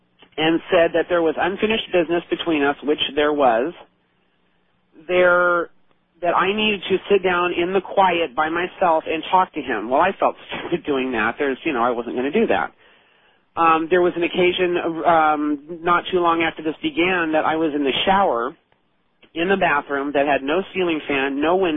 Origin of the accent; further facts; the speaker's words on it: Novato, California, United States; I'm from Novato, California.